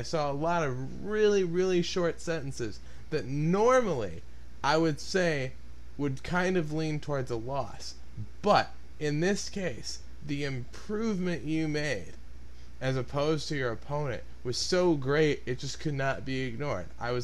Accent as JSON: {"language": "English", "town": "Chicago", "region": "Illinois", "country": "United States", "said": "because I am from Chicago, the best city ever."}